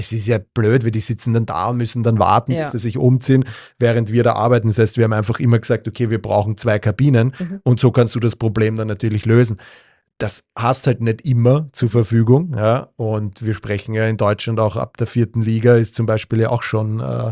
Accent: Austria; Bei uns in Österreich ist es, was das Studium betrifft, auch gerade noch immer eigentlich so ein Wandel seit den letzten Jahren

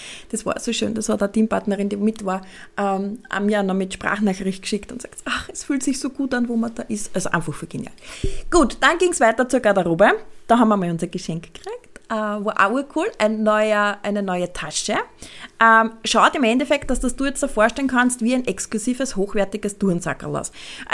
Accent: Austria; bei uns in Österreich

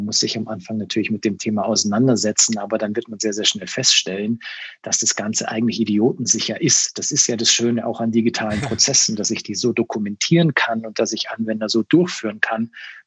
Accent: Germany; dass wir als Deutsche da noch vorsichtiger sind als alle anderen.

